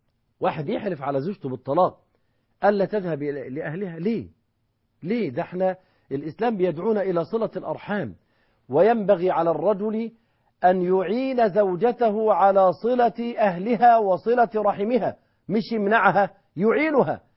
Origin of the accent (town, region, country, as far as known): Egypt